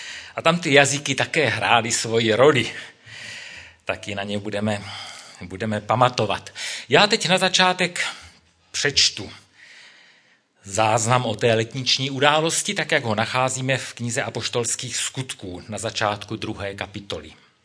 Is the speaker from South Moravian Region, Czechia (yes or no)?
yes; Brno, South Moravian Region, Czechia; ač bydlím v Brně, narodil jsem se v Brně, tak přeci jenom jsem Čech. Naše rodina je česká